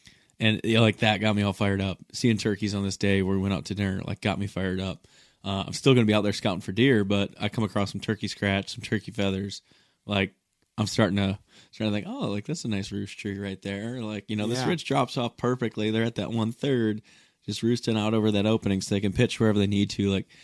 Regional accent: Pewaukee, Wisconsin, United States; was right off my house, is across the lake or across the road from Pewaukee Lake, which is born and raised in Pewaukee, Wisconsin. Grew up here and love everything about this lake.

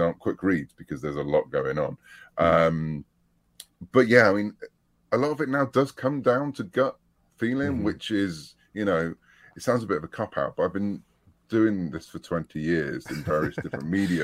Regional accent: United Kingdom; I was brought up on Doctor Who in the UK

